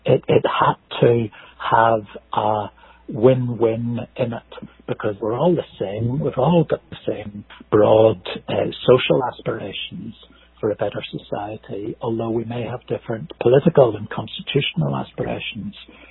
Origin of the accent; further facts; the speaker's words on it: Belfast, Northern Ireland, United Kingdom; Well, I was brought up in East Belfast. And just by saying that geographical term, you will know that is a largely Protestant part of Belfast.